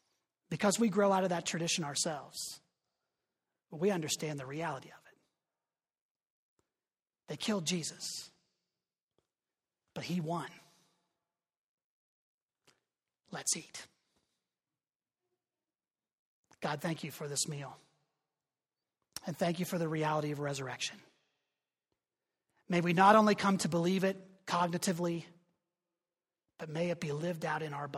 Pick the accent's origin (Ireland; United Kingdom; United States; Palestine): United States; Pittsburgh, Pennsylvania; he's from Philly and I'm from Pittsburgh